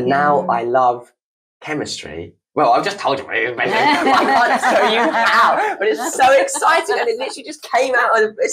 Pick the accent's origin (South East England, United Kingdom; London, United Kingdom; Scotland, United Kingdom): South East England, United Kingdom; St Leonards; then I came back and I wanted to release it, like release the book in St. Leonard's because of like it's my hometown